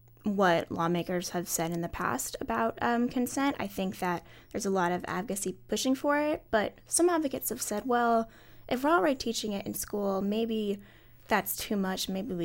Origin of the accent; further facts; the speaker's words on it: Kansas, United States; I grew up in a suburb of Kansas City on the Kansas side, and we were taught abstinence only.